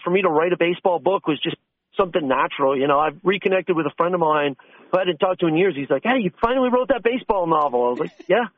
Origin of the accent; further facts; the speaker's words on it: Florida, United States; You know, I grew up in the Brevard County area.